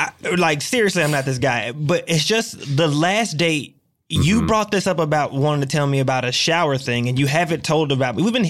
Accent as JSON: {"language": "English", "region": "Virginia", "country": "United States", "tie": "born or raised there", "said": "you know, I grew up in Virginia. You know, my dad died when I was young."}